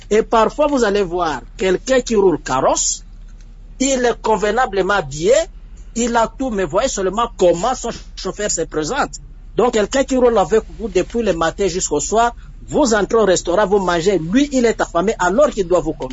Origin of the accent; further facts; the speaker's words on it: DR Congo; chez nous en République démocratique du Congo